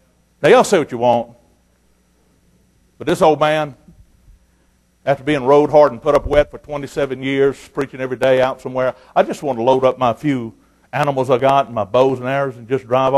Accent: Chicago, Illinois, United States; I said, well, I can get them knocked off for $25. I'm from Chicago.

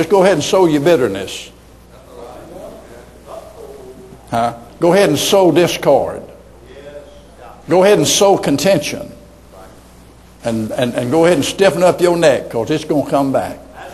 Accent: Arkansas, United States; born there; Now, I was born in Arkansas. It puts me way down on the academic level.

